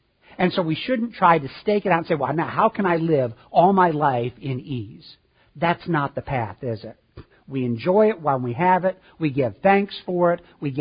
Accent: Illinois, United States; I grew up in Illinois, and in Illinois, in southern Illinois, there is open pit coal mining.

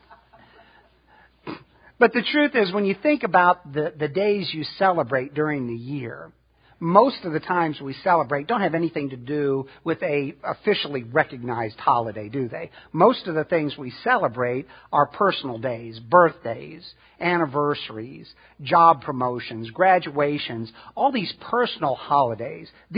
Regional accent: Illinois, United States; Of course, I was born and raised up in Illinois, so we just called that winning.

